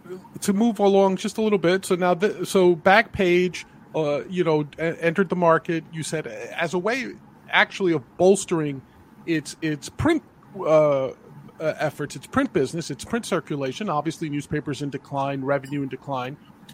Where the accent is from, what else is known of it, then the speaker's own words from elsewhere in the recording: New York, United States; I'm a New Yorker. I still live in New York.